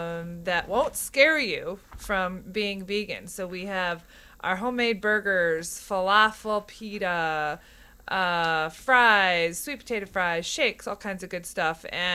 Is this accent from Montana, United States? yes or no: no; Dearborn, Michigan, United States; now in South Lyon, United States; I am from Dearborn, Michigan, originally. Moved around the world quite a bit. And now I'm settled in South Lyon, Michigan